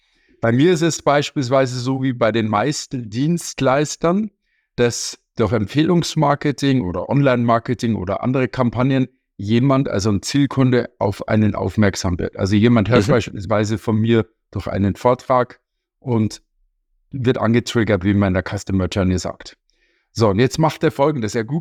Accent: Munich, Bavaria, Germany; Ich komme aus München.

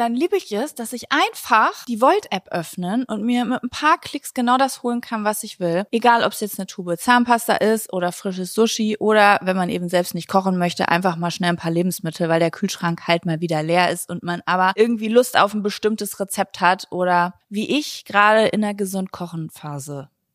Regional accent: Lübeck, Schleswig-Holstein, Germany; weil ich komme ja auch aus Lübeck.

